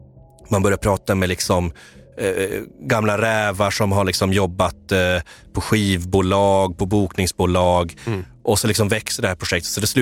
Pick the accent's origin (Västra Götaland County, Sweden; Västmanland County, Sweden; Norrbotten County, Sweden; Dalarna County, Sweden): Västra Götaland County, Sweden; Gothenburg; Du, jag började gå hemma i Göteborg på mina gamla klassiska ställen